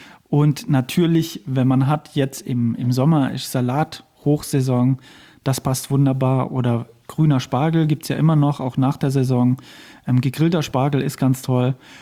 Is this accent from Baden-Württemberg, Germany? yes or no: yes; Baden-Württemberg, Germany; Ich stamme ja selber nicht aus dem Schwarzwald, ich komme vom Bodensee.